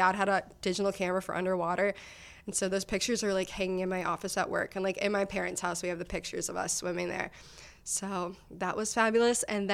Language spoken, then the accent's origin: English; Sarasota, Florida, United States; because I grew up in Sarasota, so we flew out of Tampa